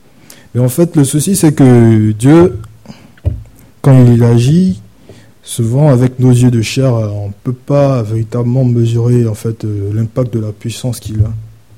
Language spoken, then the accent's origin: French; Côte d’Ivoire; Je me présente … je suis originaire de la Côte d'Ivoire.